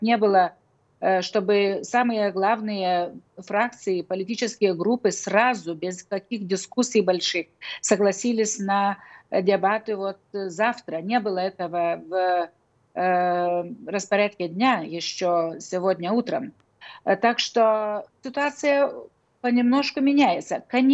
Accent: Lithuania; мы тут, те, которые живем ближе к России, как я вот из Литвы.

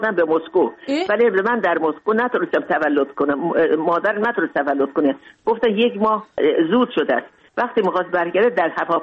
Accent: Mashhad, Razavi Khorasan, Iran; moved away as an adult; also born or lived in Moscow; now in Tajikistan; بزرگ شدم در مشهد، در مشهد درس خوندم، بزرگ شدم.

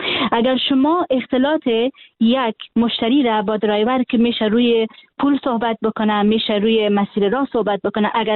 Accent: Afghanistan; born or raised there

